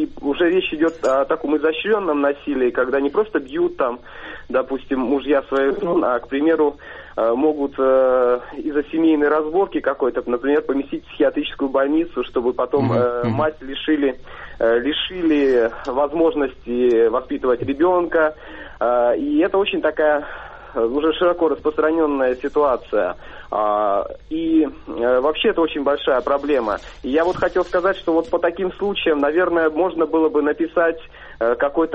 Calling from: Saint Petersburg, Russia; я звоню из Санкт-Петербурга.

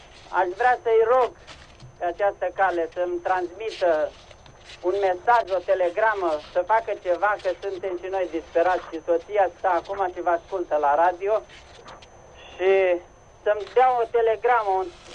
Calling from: Wuppertal, North Rhine-Westphalia, Germany; Și sunt din Wuppertal.

